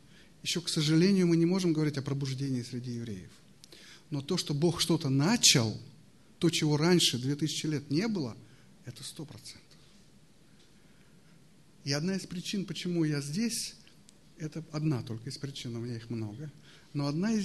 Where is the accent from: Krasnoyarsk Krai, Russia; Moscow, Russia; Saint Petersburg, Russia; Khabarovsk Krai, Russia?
Moscow, Russia; Я вот тоже еврей, тоже верю в Иисуса Христа, но живу в Москве. Вот Илья тоже, Катюша, но мы москвичи.